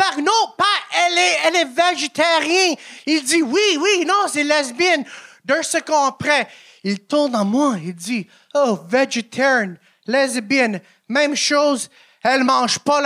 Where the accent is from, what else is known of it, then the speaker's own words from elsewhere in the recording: Italy; je suis italien